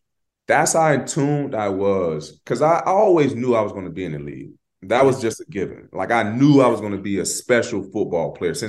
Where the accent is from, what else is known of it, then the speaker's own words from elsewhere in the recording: Florida, United States; and we're from Florida, we got a lot of similarities.